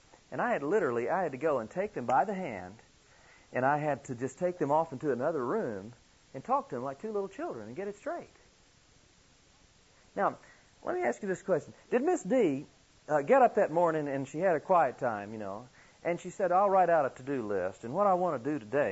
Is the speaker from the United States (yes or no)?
yes; Arkansas, United States; I didn't really know at the beginning what it was because I was from Arkansas. We didn't have such an animal.